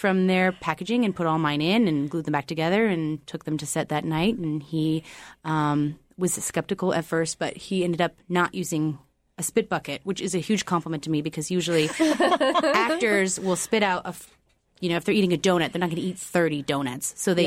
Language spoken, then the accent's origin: English; Juneau, Alaska, United States; moved away as an adult; now in Atlanta, United States; I'm from Juno. I graduated from JDHS in 2001. And then I left, went to college, and stayed down south.